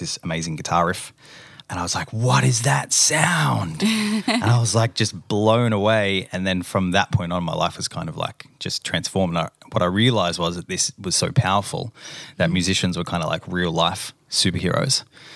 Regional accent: Melbourne, Victoria, Australia; I grew up in Melbourne, Victoria, Australia.

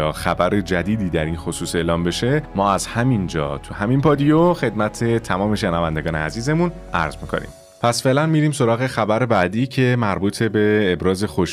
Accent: Iran; این جمله خیلی برای من به عنوان یه ایرانی ارزش داشت.

